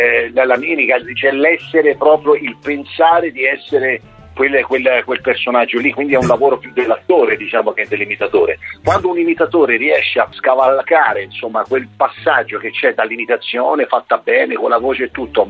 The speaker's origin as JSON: {"language": "Italian", "region": "Tuscany", "country": "Italy", "said": "per carità non dite Pontedera, io sono di Fonsacco"}